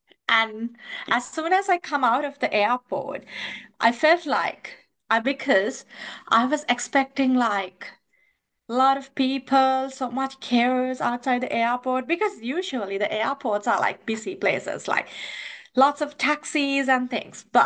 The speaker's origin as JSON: {"language": "English", "country": "Sri Lanka", "moved": "as an adult", "said": "So the reason I moved from Sri Lanka to here was my PhD studies. So I was teaching in a university in back home"}